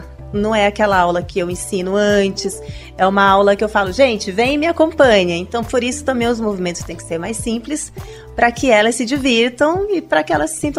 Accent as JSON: {"language": "Portuguese", "town": "Belém", "region": "Pará", "country": "Brazil", "lives_now": "São Paulo, Brazil", "said": "eu sou de Belém, né? Moro aqui em São Paulo, já vai fazer 20 anos."}